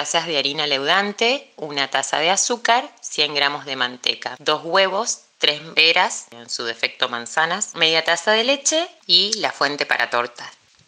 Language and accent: Spanish; Santa Fe, Argentina; born there; nací en Santa Fe, tengo 42 años.